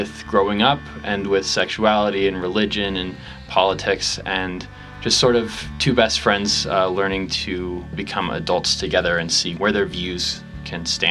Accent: Provo, Utah, United States; born there; I was born in Provo, Utah, and I was raised LDS, and my family is still very active in the church

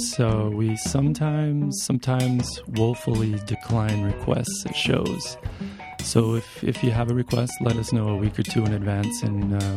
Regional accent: Price, Utah, United States; It's a song about how short life is, about growing up in Price, Utah, and in my school's playground right next door to the cemetery.

